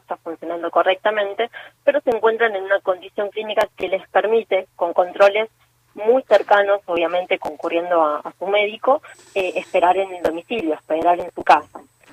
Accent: Argentina; como argentinos

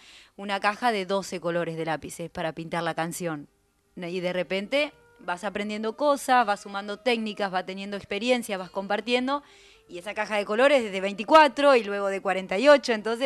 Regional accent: Roque Pérez, Buenos Aires Province, Argentina; born there; nací en Roque Pérez, Provincia de Buenos Aires. Desde aquí, desde Capital, podemos imaginarnos yendo como para el lado de Ezeiza, Cañuelas, Lobos, Roque Pérez. Ajá. No es tan lejos, pero es pueblo, aunque en cantidad de habitantes ya es ciudad.

